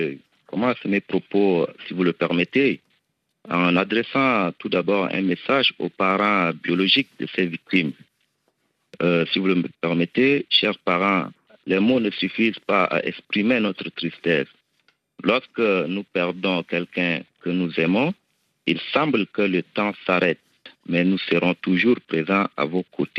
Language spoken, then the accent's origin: French; Pala, Chad; Je suis originaire de Pala. J'ai passé toute ma vie, la plupart de ma vie à Pala. De l'école primaire jusqu'en classe de terminale, j'ai obtenu mon bac à Pala.